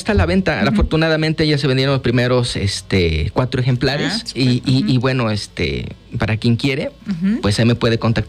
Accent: Mexico; en estos tiempos tan caóticos, tan aciagos que vivimos no solo como mexicanos, ¿no?

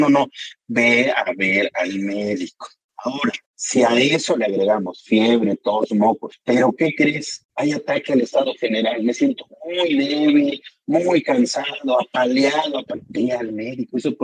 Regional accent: Morelos, Mexico; en Morelos estamos rodeados, afortunadamente, bendito Dios mi tierra, de muchos árboles

